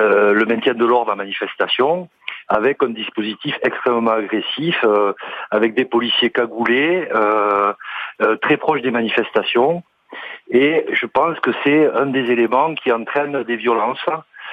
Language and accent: French; Toulouse, Occitanie, France; Donc je suis de Toulouse